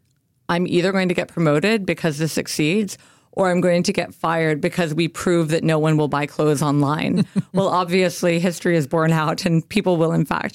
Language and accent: English; United States; born there; My Canadian husband, I'm American by birth.